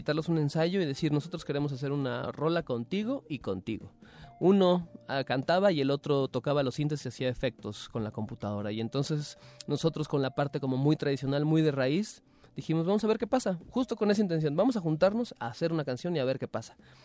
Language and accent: Spanish; Mexico; como persona, como joven, como mexicano